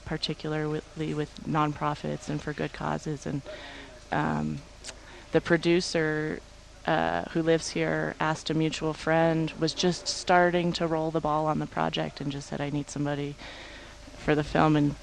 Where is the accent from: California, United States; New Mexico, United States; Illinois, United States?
New Mexico, United States; Santa Fe; we're from Santa Fe